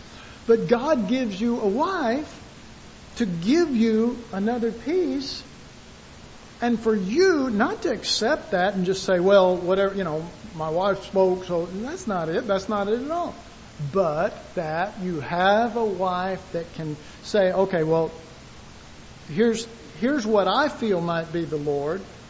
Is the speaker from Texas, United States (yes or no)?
yes; Texas, United States; There's some advantages of being Texan.